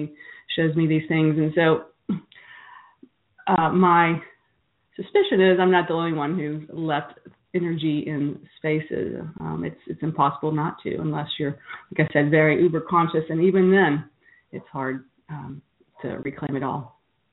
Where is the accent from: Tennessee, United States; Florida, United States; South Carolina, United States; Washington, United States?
Tennessee, United States; Hendersonville; also born or lived in Nashville; driving by every house that I've ever lived in Nashville and also my hometown, Hendersonville.